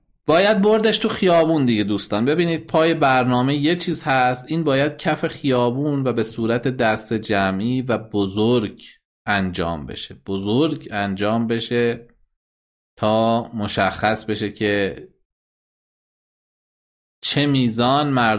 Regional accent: Iran; من خانم ایرانی هستم

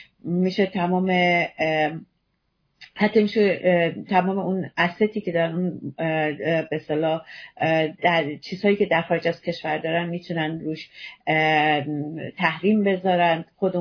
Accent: Iran; وظیفه ما به عنوان یک ایرانی در خارج کشور

